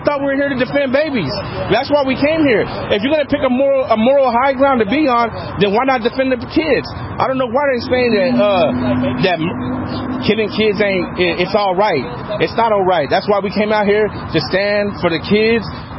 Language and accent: English; Austin, Texas, United States; I'm from the South Side. So the South Side, just so for y'all that don't know about Austin, is a different city than the whole city.